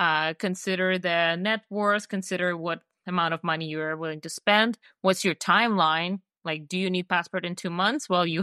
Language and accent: English; United States; I'm an American myself.